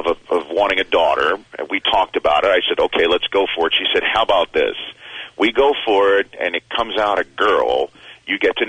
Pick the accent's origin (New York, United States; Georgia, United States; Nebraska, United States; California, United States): New York, United States; Brooklyn; also born or lived in Staten Island; I'm from Brooklyn and Staten Island.